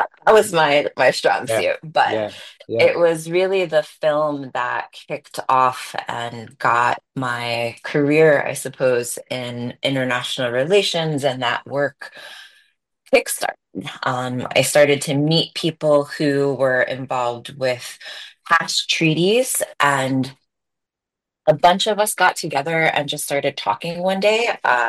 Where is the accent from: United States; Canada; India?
United States; as I was in Japan working, I decided it would be important to visit Hiroshima as an American.